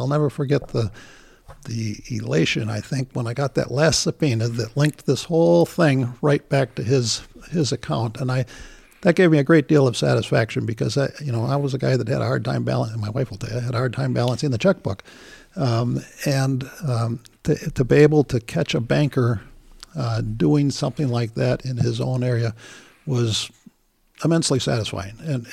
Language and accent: English; Hayward, California, United States; Had a chance to go back to my hometown of Hayward on a murder case